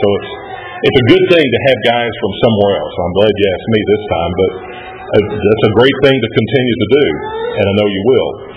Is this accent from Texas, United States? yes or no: yes; Texas, United States; I'd brag, being Texan, I'd have to brag about it.